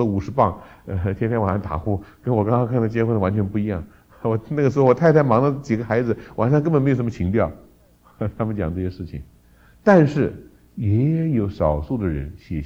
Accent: China; 我们中国人

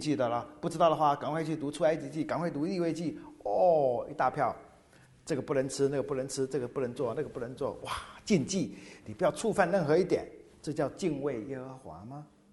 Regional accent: China; 我们中国人有很多，什么季节什么时候不要做什么啦

